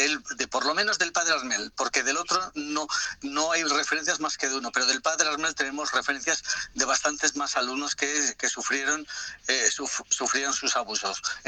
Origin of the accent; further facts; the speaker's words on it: Aragon, Spain; yo soy de Aragón, de la frontera con Navarra